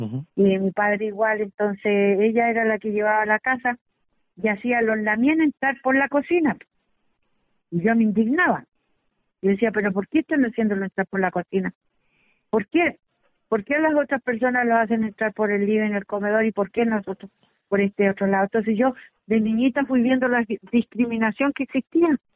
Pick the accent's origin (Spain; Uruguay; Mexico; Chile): Chile; Imperial, Araucanía; born there; porque mi ADN es mapuche. Yo nací en el Imperialito, en territorio mapuche, en Imperial.